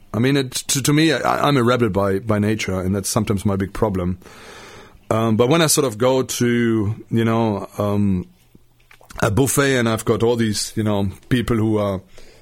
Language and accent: English; Germany; To me, I grew up in Germany.